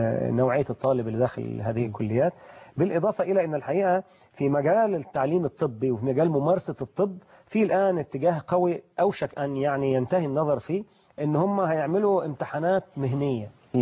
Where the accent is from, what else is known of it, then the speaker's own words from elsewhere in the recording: Egypt; احنا كمصريين من اعضاء التدريس